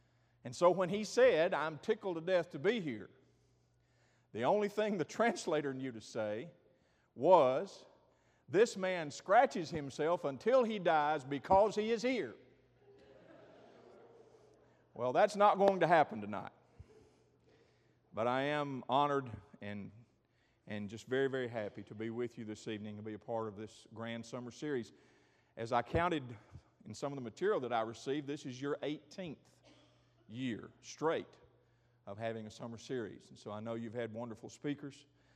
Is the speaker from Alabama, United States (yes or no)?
yes; Birmingham, Alabama, United States; born there; I am thrilled to be back in my birth state. October the 14th, 1955, I was born in Caraway Methodist Hospital in Birmingham, Alabama.